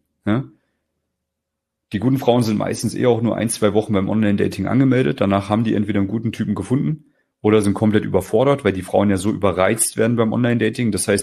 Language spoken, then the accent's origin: German; West Germany, Germany